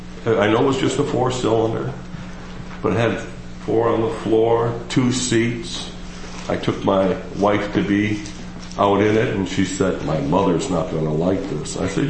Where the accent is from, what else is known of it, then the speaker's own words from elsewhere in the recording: United States; I'm in America. Of course, I'm an American. I'm really arrogant.